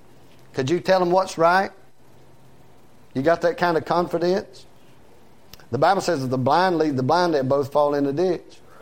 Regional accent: the South, United States; You know what? I'm a Southerner. I don't care if you like it or not.

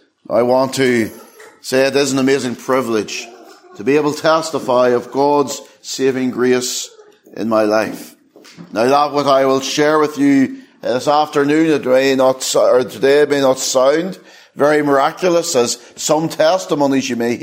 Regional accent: Ireland; as a child, I was brought up in the Church of Ireland.

